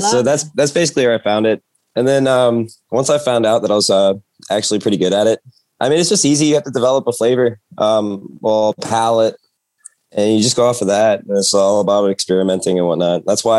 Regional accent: Florida, United States; So I spent the summers up here in Virginia. I grew up in Florida and I always gravitated towards the kitchen.

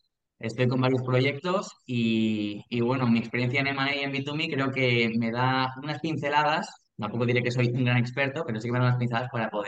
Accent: Barcelona, Catalonia, Spain; yo soy un chaval de Barcelona directamente

